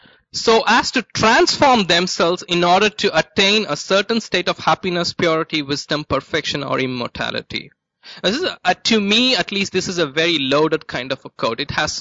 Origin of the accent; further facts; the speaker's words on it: India; I'm from India